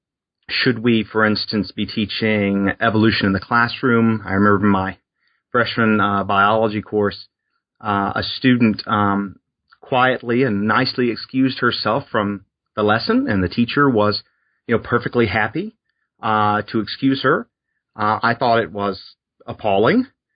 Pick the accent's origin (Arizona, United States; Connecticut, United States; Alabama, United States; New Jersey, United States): Alabama, United States; So I grew up in South Alabama on the Gulf Coast, and I was born in 1982.